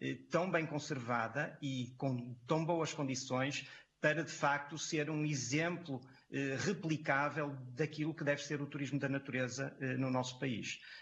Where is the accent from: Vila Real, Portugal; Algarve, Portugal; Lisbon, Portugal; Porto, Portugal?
Porto, Portugal; moved away as an adult; now in Bragança, Portugal; vim da zona do Grande Porto para viver aqui há cerca de 10 anos com a minha família, os meus filhos, não tenho raízes familiares a Bragança